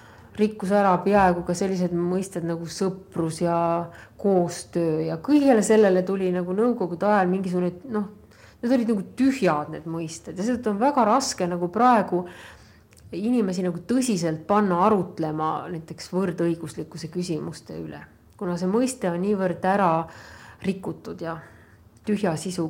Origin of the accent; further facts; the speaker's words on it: Estonia; moved away as an adult; now in Finland; Virossa se ainakin silloin, vuonna 1989 tai 1990, kun mä muutin Suomeen töihin